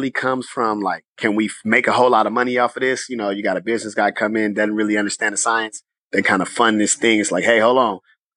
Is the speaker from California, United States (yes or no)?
yes; Richmond, California, United States; Cutting Boulevard, the south side of Richmond. And I've been there until I came here to go to college. And I'm not from Wakanda. I'm from Richmond.